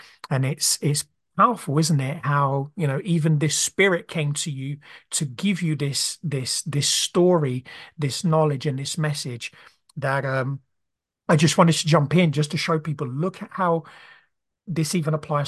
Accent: Brazil; even me growing up in Brazil, you know, the indigenous tribes in you know, in the Amazon

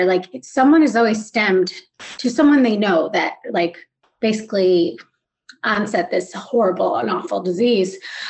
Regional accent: Chicago, Illinois, United States; now in Charlotte, United States; I'm a Midwesterner.

